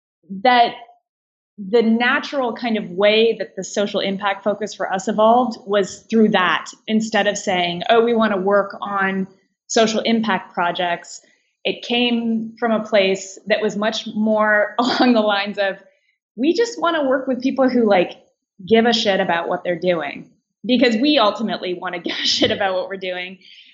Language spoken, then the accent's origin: English; Canada; now in Brooklyn, United States; because I'm a Canadian and in the US I needed a work permit.